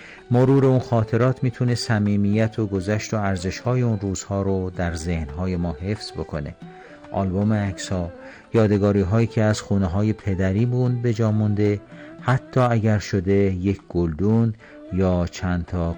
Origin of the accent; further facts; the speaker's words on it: Ardabil, Ardabil Province, Iran; نه به عنوان یک کسی که به هر حال اردبیلی هستم، بلکه به عنوان یک ایرانی علاقمند هستم